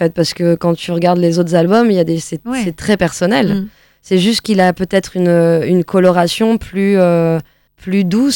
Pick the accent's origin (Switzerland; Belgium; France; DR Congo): France; Voilà, je suis française, quoi.